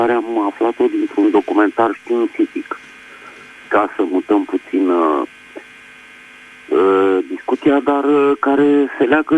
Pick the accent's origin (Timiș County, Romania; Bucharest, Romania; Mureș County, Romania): Bucharest, Romania; din București